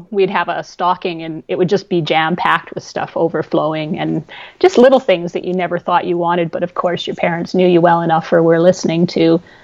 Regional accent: Canada; But I think growing up in Canada, I've realized that there were a trio of other short animated films that maybe were only in Canada

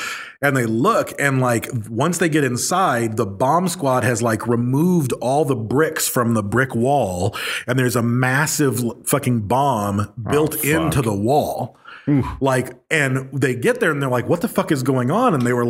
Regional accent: Battle Creek, Michigan, United States; But a friend of mine who I grew up with in Battle Creek joined the Air Force.

